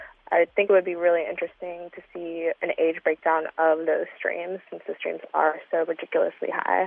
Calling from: Atlanta, Georgia, United States; I'm from Atlanta, Georgia.

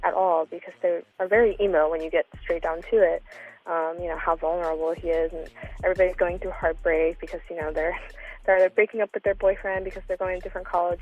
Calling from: Atlanta, Georgia, United States; I'm from Atlanta, Georgia.

